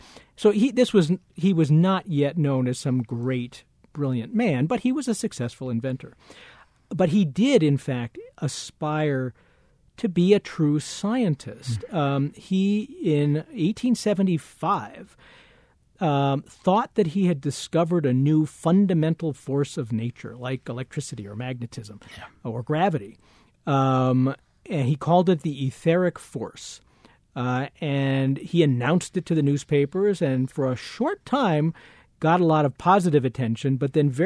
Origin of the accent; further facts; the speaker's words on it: New England, United States; Well, you know, I live in Colorado, yeah. Although I grew up in New England.